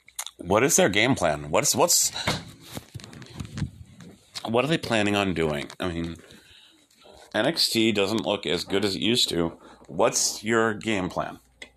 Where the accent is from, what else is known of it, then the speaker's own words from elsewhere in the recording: Boston, Massachusetts, United States; I'm from Boston, so obviously we're going for the Celtics and Bruins here.